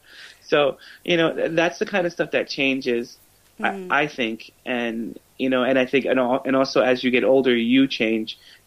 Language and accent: English; Bronx, New York, United States; now in Queens, United States; where I grew up in the Bronx, I live in Queens now, but where I grew up over there, it's very different.